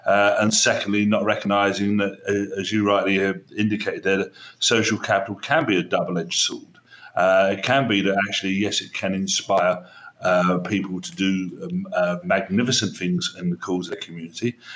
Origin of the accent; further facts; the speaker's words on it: Barry, Wales, United Kingdom; In my hometown of Barry in South Wales